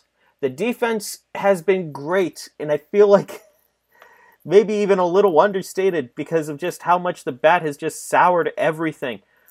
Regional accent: Pittsburgh, Pennsylvania, United States; I grew up in Pittsburgh in the early 2000s.

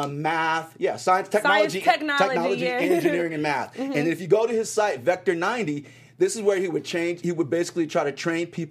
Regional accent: Los Angeles, California, United States; I grew up in the Baldwin Hills Crenshaw District.

